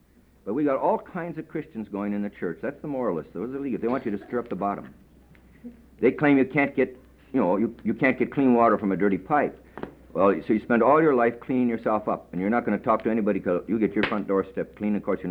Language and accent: English; Ada, Minnesota, United States; I was brought up in the Red River Valley, in the piety of the Red River Valley myself, Ada, Minnesota, Detroit Lakes.